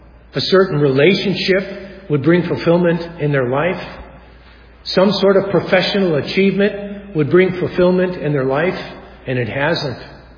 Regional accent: Chicago, Illinois, United States; We were raised in Chicago.

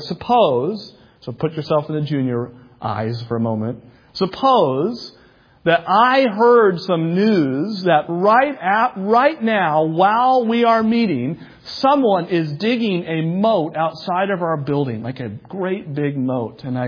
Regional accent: New England, United States; I grew up in New England where Catholicism ran rampant.

